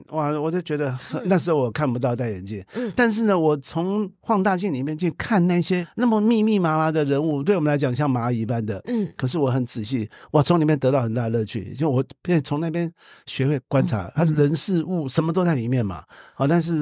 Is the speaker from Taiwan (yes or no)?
yes; Dadaocheng, Taipei, Taiwan; born there; 我是那个大道城出生的，我读蓬莱国小的啊